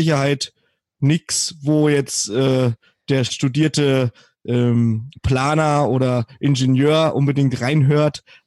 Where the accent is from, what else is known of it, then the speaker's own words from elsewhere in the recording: Lower Saxony, Germany; ich komme aus der Nähe von Hannover